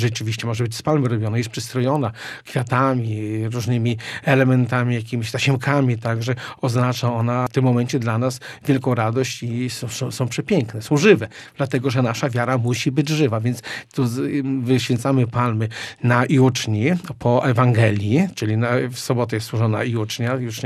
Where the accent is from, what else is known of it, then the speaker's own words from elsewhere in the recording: Białystok, Podlaskie Voivodeship, Poland; born there; Nie tylko, ja się urodziłem w Białymstoku.